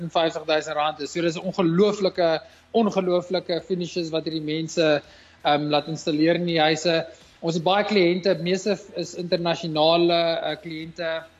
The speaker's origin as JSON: {"language": "Afrikaans", "town": "Pietermaritzburg", "region": "KwaZulu-Natal", "country": "South Africa", "tie": "born or raised there", "said": "Ek het groot geword in Pietermaritzburg Bay. Ek het op 'n plaas groot geword. Ons het sitrus en melkbeeste gehad."}